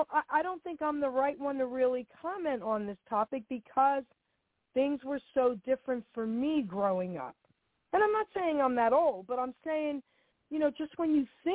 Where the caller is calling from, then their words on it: New Jersey, United States; I'm calling from New Jersey.